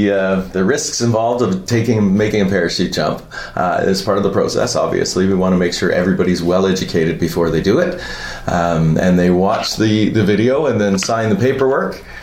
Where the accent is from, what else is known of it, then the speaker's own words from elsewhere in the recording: Wasaga Beach, Ontario, Canada; I am from Wasaga Beach. Both my children were born here in the beach, so we are beach people.